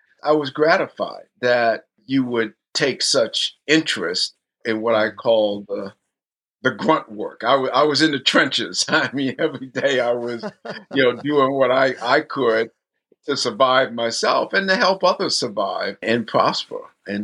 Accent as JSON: {"language": "English", "region": "Virginia", "country": "United States", "tie": "born or raised there", "also_born_or_lived": "Europe / New York", "said": "because I grew up in Virginia and then abroad. You know, I lived in Europe for 3 years and then in the suburbs of New York City."}